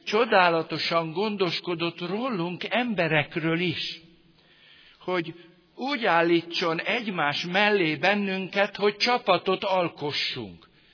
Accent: Hungary; Ő adta, hogy én magyarnak születtem, ha magyar vagyok

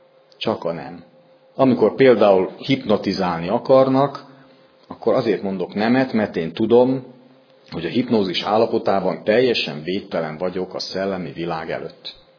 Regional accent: Hungary; Én nagyon-nagyon megvallom, mindenki tudja, aki ismer, hogy én nagyon örülök neki, hogy magyar vagyok, ezt őszintén mondom, én nem is szeretnék semmi más lenni.

